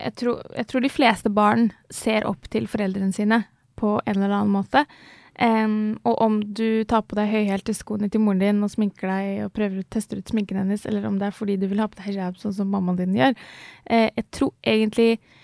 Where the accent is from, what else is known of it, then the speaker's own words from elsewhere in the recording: Ski, Akershus, Norway; jeg vokste opp utenfor Oslo, i Ski. Så jeg, der var jo jeg den eneste på hele barneskolen som hadde på hijab.